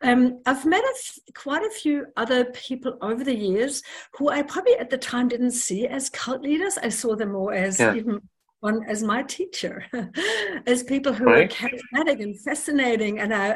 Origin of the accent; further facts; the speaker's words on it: Germany; I mean, I come from Germany.